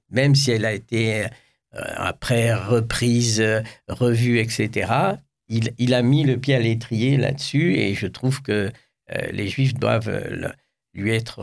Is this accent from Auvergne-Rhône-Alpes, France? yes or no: no; Bastia, Corsica, France; born there; Moi, je suis né rue Napoléon à Bastia.